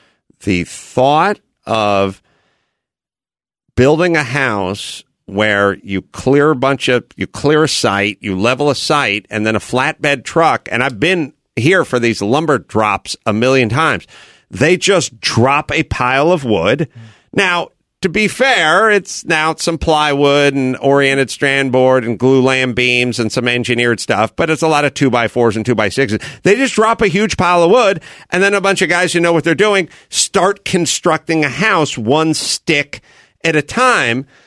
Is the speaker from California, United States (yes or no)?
yes; North Hollywood, California, United States; so I grew up in North Hollywood. So there wasn't really a lot of who's coming to town.